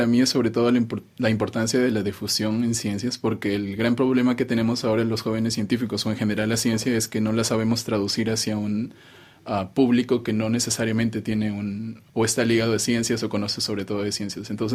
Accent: Peru; now in Singapore; Yo soy peruano. Actualmente soy un estudiante de doctorado en la Universidad Nacional de Singapur

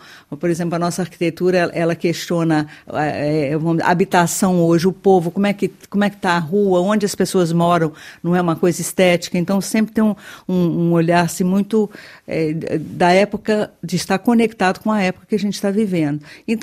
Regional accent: Minas Gerais, Brazil; Nós somos de Minas Gerais. Minas Gerais é muito diferente do Rio de Janeiro.

